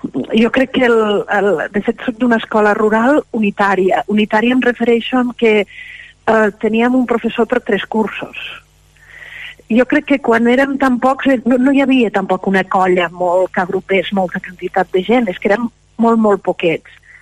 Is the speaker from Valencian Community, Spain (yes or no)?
no; Llardecans, Catalonia, Spain; Jo soc de Llardecans, jo crec que soc com molta gent de Lleida, que Lleida jo crec que és un terme ampliat amb tots els pobles que estem al voltant, i a part em sento molt de Llardecans.